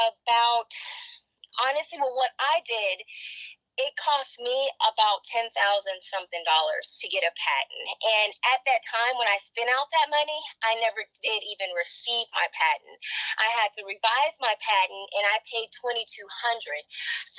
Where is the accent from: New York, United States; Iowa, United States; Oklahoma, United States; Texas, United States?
Texas, United States; Arlington; also born or lived in Fort Worth; I was born in Fort Worth, Texas, and I was raised in Arlington